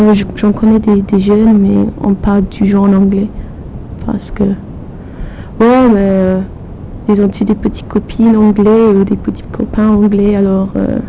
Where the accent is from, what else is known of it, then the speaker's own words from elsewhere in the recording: Germany; first language German; French is a second language; now in France; Je suis venue d'Allemagne